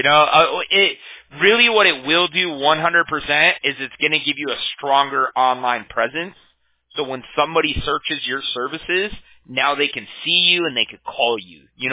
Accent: Huntington Beach, California, United States; I'm from Huntington Beach

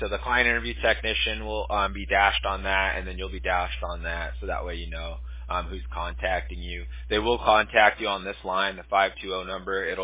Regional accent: Huntington Beach, California, United States; now in Costa Mesa, United States; I grew up in Huntington Beach myself.

